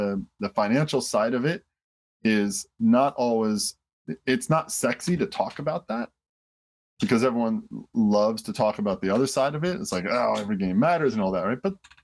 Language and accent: English; Detroit, Michigan, United States; because we grew up in Detroit, so we used to get CBC